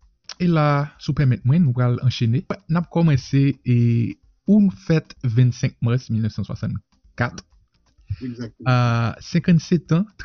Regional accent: Haiti; c'est porte voix nous en tant que haïtien

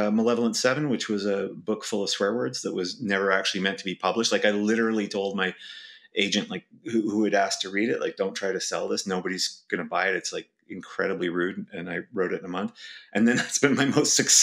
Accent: Vancouver, British Columbia, Canada; I'm from Canada, Vancouver specifically.

